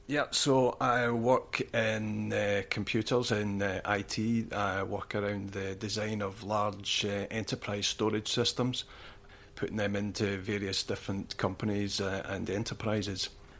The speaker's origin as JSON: {"language": "English", "town": "Aberdeen", "region": "Scotland", "country": "United Kingdom", "tie": "born there", "also_born_or_lived": "Inverness / Basingstoke / Dunfermline", "said": "I was born in Aberdeen, and we moved around a lot when I was younger with my dad's work. He worked for the Forestry Commission, and we moved from Aberdeen to Inverness, and then from Inverness down to Basingstoke."}